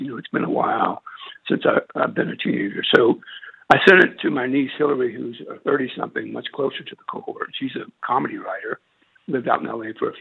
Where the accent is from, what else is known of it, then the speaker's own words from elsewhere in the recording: Bayou Black, Louisiana, United States; as I was growing up on Bayou Black, Louisiana, my mom spoke Cajun French. This was the 50s and early 60s, and she had plenty of people to speak with.